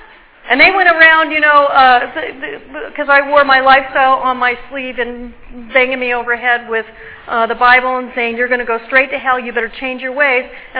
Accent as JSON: {"language": "English", "town": "Alhambra", "region": "California", "country": "United States", "tie": "born or raised there", "said": "when I grew up here in Alhambra, it was a predominantly, Latino neighborhood. I had only one white friend when I was growing up here"}